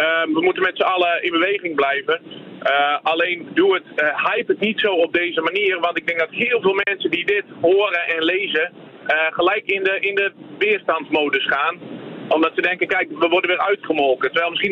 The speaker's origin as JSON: {"language": "Dutch", "region": "Friesland", "country": "Netherlands", "said": "Ik kom zelf uit Friesland en ik werk in Groningen."}